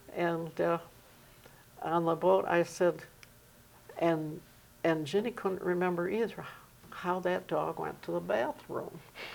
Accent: Michigan, United States; We're from Michigan.

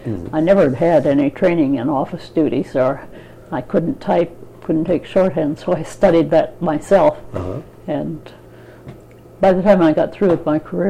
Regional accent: Nebraska, United States; also born or lived in Cedar Rapids, Iowa; I was born in Hall County, Nebraska, in the country. Went to country school through the 8th grade. Woodrow High School for 2 years. Then I went to Cedar Rapids, Iowa, graduated from high school there.

